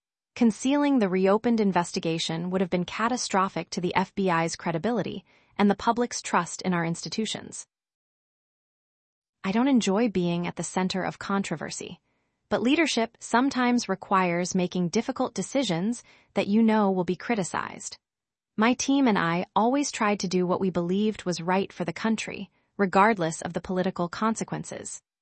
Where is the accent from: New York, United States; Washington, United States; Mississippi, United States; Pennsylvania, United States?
New York, United States; Yonkers; From my earliest days growing up in Yonkers, New York, I was taught the importance of integrity and standing up for what's right.